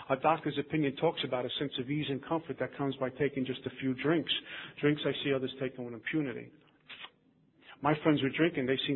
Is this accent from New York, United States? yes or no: yes; Brooklyn, New York, United States; I grew up in Brooklyn.